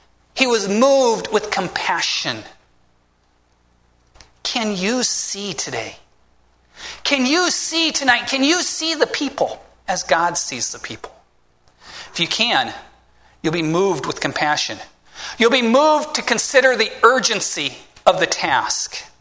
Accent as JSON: {"language": "English", "region": "Midwest", "country": "United States", "tie": "born or raised there", "said": "I grew up in the American Midwest. The area of the country that I grew up in, it was farmland. It was corn and soybeans for miles upon miles"}